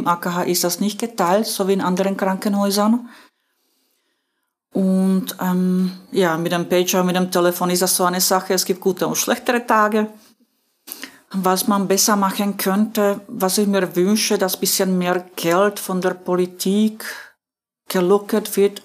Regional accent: Slovakia; moved away as an adult; now in Austria; Meine Ausbildung habe ich in meinem Heimatland der Slowakei gemacht. Und inzwischen bin ich dann nach Österreich umgesiedelt

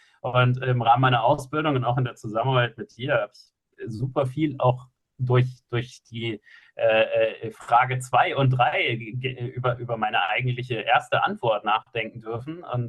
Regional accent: Mainz, Rhineland-Palatinate, Germany; born there; now in Munich, Germany; Und ich komme gebürtig aus Mainz, bin Familienvater, habe zwei süße Töchter, bin verheiratet und bin hier in München, wo meine Wahlheimat ist

